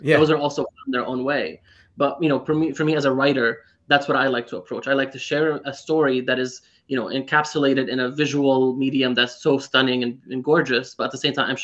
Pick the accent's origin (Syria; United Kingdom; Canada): Syria; moved away as an adult; I was born and raised in Syria.